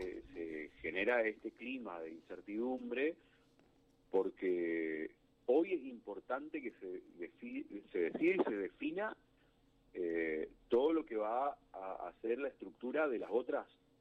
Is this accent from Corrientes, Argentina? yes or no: yes; Corrientes, Argentina; Nosotros que somos de aquí, de Corrientes, y que conocemos esta región